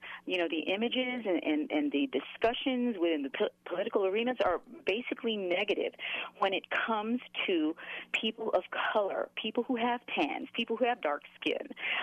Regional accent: Houston, Texas, United States; moved away as an adult; I was born and raised in Texas, a large city, Houston. I moved to New Mexico about 6 years ago

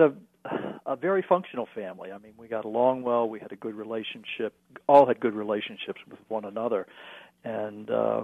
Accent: New Orleans, Louisiana, United States; As I was a teenager growing up in New Orleans, I realized over a period of years

